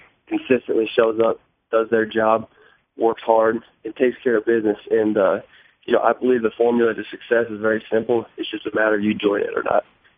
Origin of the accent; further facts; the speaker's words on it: Missouri, United States; I'm from Missouri. I'm a hometown kid.